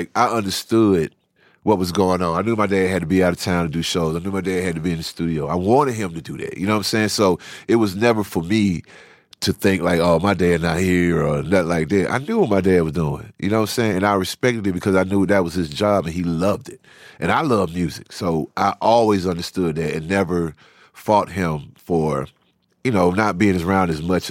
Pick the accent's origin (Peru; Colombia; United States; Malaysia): United States; Savannah, Georgia; also born or lived in Atlanta; I've always been proud of the fact that we came from Savannah